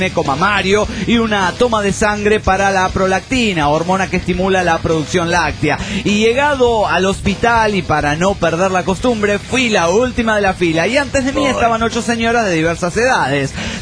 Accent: La Gallareta, Santa Fe, Argentina; de La Gallareta, Santa Fe, República Argentina.

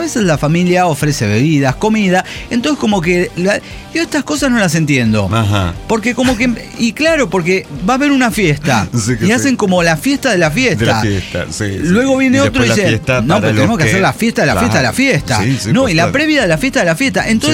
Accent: Tehuacán, Puebla, Mexico; Yo soy muy así de Tehuacán a Oaxaca, el puente de mi tierra, Tehuacán, Oaxaca

